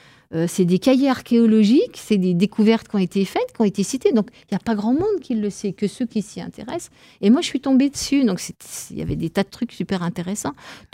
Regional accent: Mirecourt, Grand Est, France; Pourtant, je suis de Mirecourt.

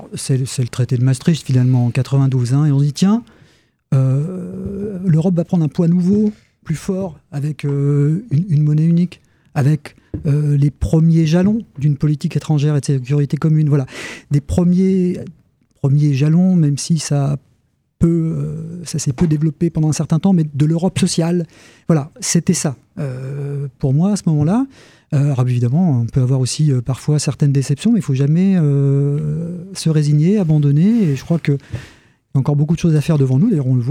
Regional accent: Pont-à-Mousson, Grand Est, France; also born or lived in Mont-Saint-Martin; now in Nancy, France; je suis né à Mont-Saint-Martin, donc dans le nord du département, et puis j'ai passé toute ma... Oui, je descends finalement, parce qu'après je suis arrivé à Pont-à-Mousson pour toute ma scolarité, jusqu'à mes études, début de mes études, et puis maintenant, Nancy.

